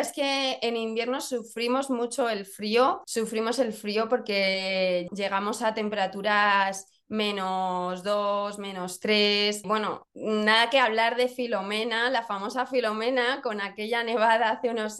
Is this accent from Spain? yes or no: yes; Madrid, Community of Madrid, Spain; pues soy madrileña, soy de Madrid. Pero lo curioso es que no soy alcalaína, porque los alcalaínos sí que son nacidos en Alcalá, pero yo sí soy madrileña, nacida en Madrid.